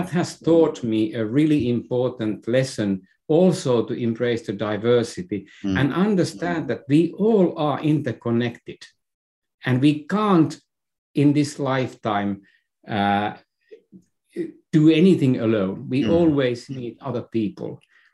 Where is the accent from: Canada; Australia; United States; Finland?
Finland; So me as a Finnish man, I was born in Finland during 60s, 50s, right after the Second World War. Mm-hmm. So I belong to a generation that was still brought up in a very rural setting.